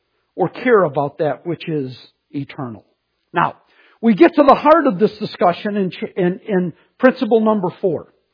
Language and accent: English; Pontiac, Michigan, United States; Well, I grew up in Sylvan Village outside Pontiac, going to the bowling alley.